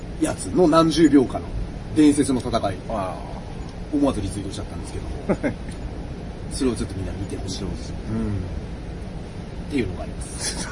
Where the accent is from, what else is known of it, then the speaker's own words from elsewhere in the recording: Fujioka, Gunma, Japan; 地元の群馬藤岡、5月6日か。